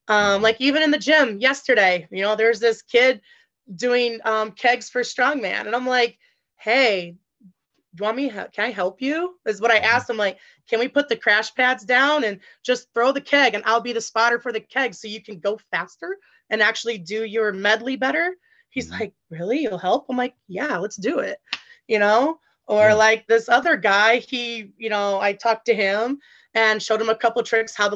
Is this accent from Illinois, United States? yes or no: no; Battle Creek, Michigan, United States; now in Omaha, United States; I live in Omaha, Nebraska.